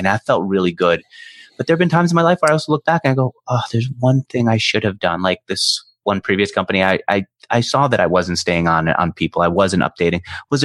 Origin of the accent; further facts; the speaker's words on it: New York City, New York, United States; I grew up in New York. I didn't mind leaving New York. I grew up in Queens. I couldn't wait to get out.